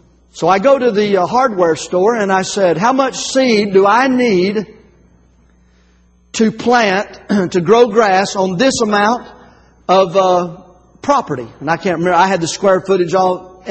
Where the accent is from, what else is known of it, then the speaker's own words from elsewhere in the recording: Soddy Daisy, Tennessee, United States; I'm from Soddy Daisy, so it was no problem for me to go to Knob Noster, okay?